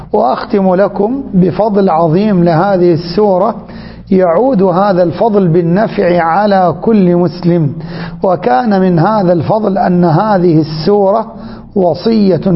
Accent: Egypt; وأن يرفع عن بلادنا مصر وعن بلاد الحرمين

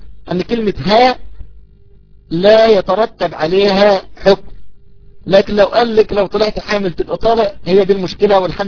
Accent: Egypt; أن المشهور عندنا في مصر أنهم يقولون ذهب للزمن

